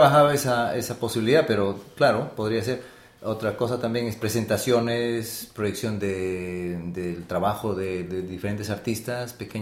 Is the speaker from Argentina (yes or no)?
no; Peru; yo soy peruano y no puedo pronunciar esta palabra.